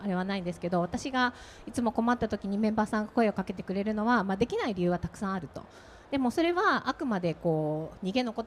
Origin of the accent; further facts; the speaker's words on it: Tokushima, Japan; also born or lived in Tokyo; 2年ほど前、東京から家族の都合で急遽地元の四国の徳島県に帰ってきました。